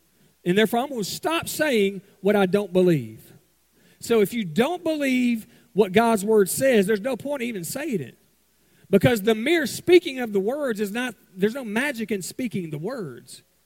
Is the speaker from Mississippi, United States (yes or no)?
yes; Mississippi, United States; I'm originally from Mississippi. Okay, I now live in Alabama.